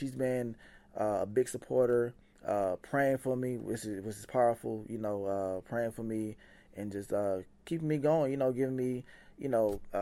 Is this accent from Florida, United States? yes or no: no; Atlanta, Georgia, United States; also born or lived in Montgomery, United States; Well, I'm from Atlanta, Georgia, but I went to school.